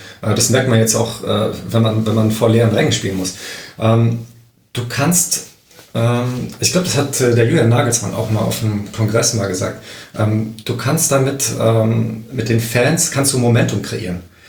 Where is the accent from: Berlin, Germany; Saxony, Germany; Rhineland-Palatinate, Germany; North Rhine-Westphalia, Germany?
Berlin, Germany; born there; Und da ich ja gebürtiger Berliner bin